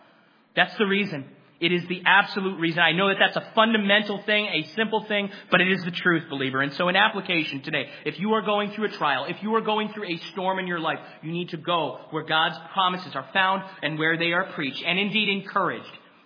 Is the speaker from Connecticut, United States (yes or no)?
yes; Glastonbury, Connecticut, United States; My hometown of Glastonbury is home to what is called Rattlesnake Mountain, which is actually right around the corner from my parents' house, the house that I grew up in.